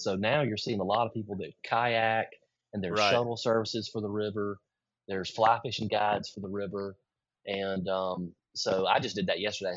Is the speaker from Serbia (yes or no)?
no; Alexander City, Alabama, United States; growing up in Ellic City, you know, Dadeville was kind of our rival, you know, so I guess my Ellic City roots would not want me to admit